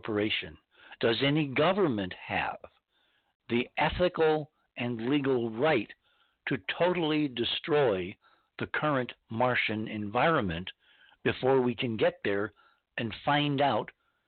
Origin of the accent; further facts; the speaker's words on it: Morristown, New Jersey, United States; born there; I was born in Morristown. I have an affinity for Morristown.